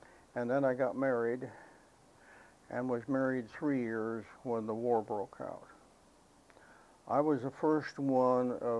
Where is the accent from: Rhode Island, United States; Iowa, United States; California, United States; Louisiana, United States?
Iowa, United States; Boone; also born or lived in Cherokee; Lived mostly in Boone, Iowa. Moved to Haywarden my senior year in high school and graduated from high school here.